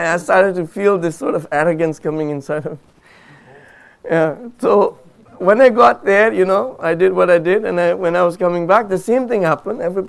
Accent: Pakistan; I went to Pakistan, where I'm from, right? Very hard for you to tell I'm from Pakistan.

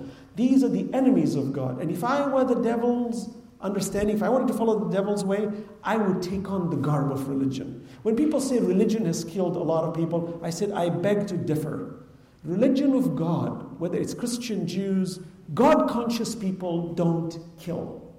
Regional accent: United States; when I was growing up in America as a child in 7th grade, I had a teacher who said to all our students that Islam is a violent religion

